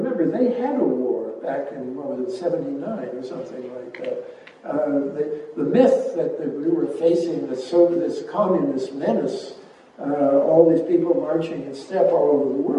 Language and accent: English; Canada; And as a Canadian, I really agonized about NAFTA when it was negotiated.